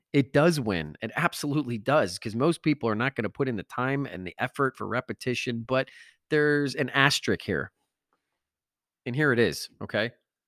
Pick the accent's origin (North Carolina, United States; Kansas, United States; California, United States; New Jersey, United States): New Jersey, United States; When I was growing up in Northern New Jersey, golf was like, that was for the rich people.